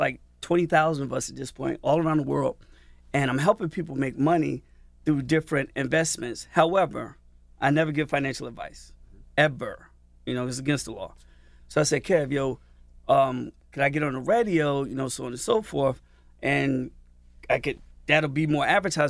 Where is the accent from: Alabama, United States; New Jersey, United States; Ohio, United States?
New Jersey, United States; I'm from Norton, New Jersey. You know, now I've traveled the world